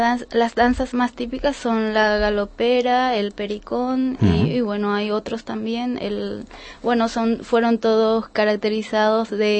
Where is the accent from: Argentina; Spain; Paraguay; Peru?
Paraguay; donde quiera que vayamos, llevamos nuestro mate, nuestro tereré, o sea, la hierba mate nos caracteriza, nos identifica como paraguayos.